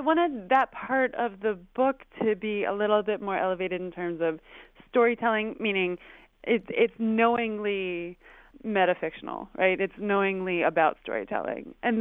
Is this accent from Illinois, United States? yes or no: no; Cooperstown, New York, United States; but I grew up in Cooperstown, New York, and there's Glimmerglass there.